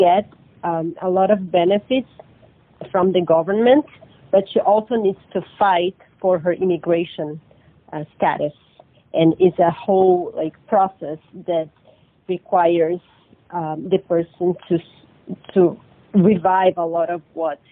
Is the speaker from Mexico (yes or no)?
no; Brazil; now in United States; I am originally from Brazil.